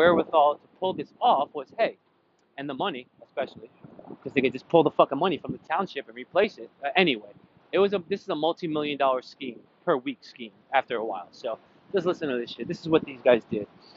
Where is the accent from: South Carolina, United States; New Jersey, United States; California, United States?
New Jersey, United States; Not small town, the city I grew up in North Jersey.